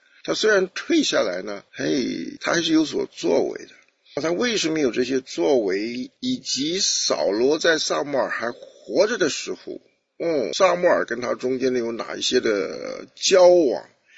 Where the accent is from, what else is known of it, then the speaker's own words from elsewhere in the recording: China; 但我们中国人懂了，你成分不好嘛，你怎么做党主席呢？